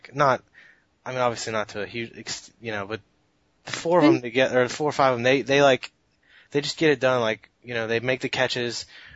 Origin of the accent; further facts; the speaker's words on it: Maryland, United States; So, if you've never listened before, I'm from Maryland. I'm a Ravens fan